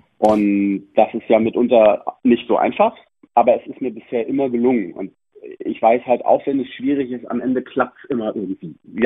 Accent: Hamburg, Germany; born there; dort in meiner Geburtsstadt Hamburg

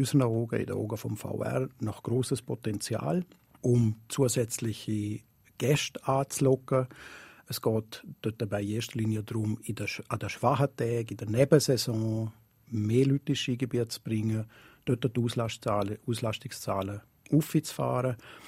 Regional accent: Liechtenstein; Also ich bin ja gebürtiger Liechtensteiner, bin ja da aufgewachsen, habe da Skifahren gelernt

